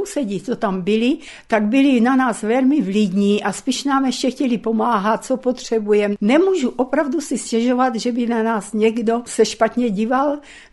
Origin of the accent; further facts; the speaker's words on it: Korita, Rivne Oblast, Ukraine; now in Czech Republic; Vesnice se jmenovala Korita, bylo to kousek od Ostrožce, to byl náš okres, ale my jsme byli jako rodina jediná v ukrajinské vesnici.